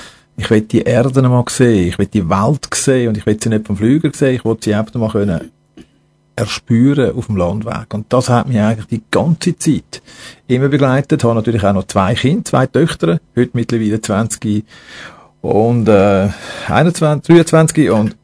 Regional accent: Zurich, Switzerland; Also ich bin ein Zürich-Kind. Kreis 4, da bin ich überhaupt sehr stolz drauf, und ich dir davon schon erklärt habe. 64er Jahrgang, dann dort in die Schule aufgewachsen

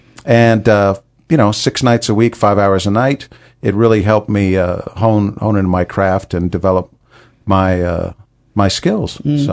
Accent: Baton Rouge, Louisiana, United States; born there; Well, I was born 1961 in Baton Rouge, Louisiana.

